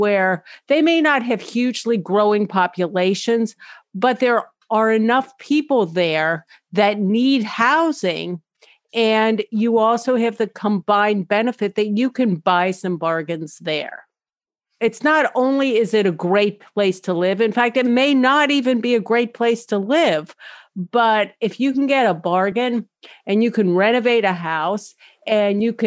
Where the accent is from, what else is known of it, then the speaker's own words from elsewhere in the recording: Cincinnati, Ohio, United States; Okay, first of all, I'm from Cincinnati.